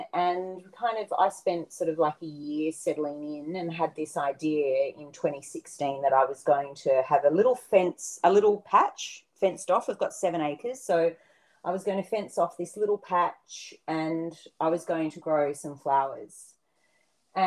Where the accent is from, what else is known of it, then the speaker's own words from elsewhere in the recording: Sydney, New South Wales, Australia; also born or lived in London / Melbourne; We were living right in the centre of Sydney. I grew up in Sydney, and we'd done a bit of travelling around leading up to that.